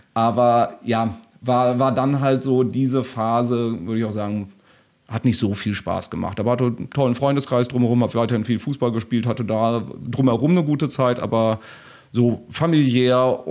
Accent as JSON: {"language": "German", "town": "Olpe", "region": "North Rhine-Westphalia", "country": "Germany", "tie": "born or raised there", "said": "Ich sitze in Olpe im schönen Sauerland. So, ich bin aktuell im Homeoffice. Also ich lebe da, wo ich groß geworden bin, auch wieder. Also ich bin in einem Dorf bei Olpe"}